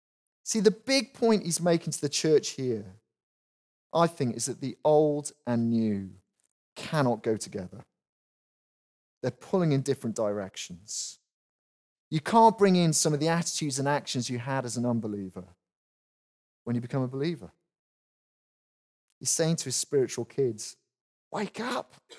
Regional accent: Wales, United Kingdom; You know, I know I keep going on about being Welsh. I'm sorry about this.

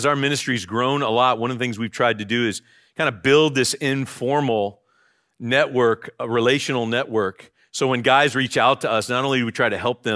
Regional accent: United States; Like, I'm an American, but if somebody comes to me and say, will you be my friend?

